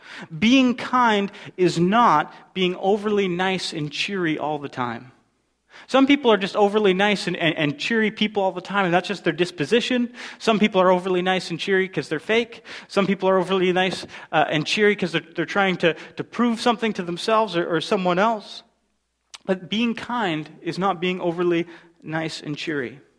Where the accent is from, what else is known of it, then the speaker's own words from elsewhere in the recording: Canada; being a Canadian, kindness is kind of like our superpower, isn't it?